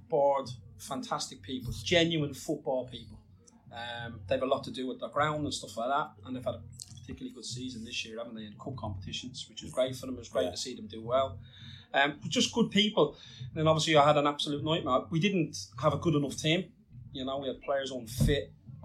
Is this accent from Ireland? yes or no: yes; Dublin, Leinster, Ireland; I'm brought up in inner city Dublin. Yeah. You know, I'm from the Dublin 8 area.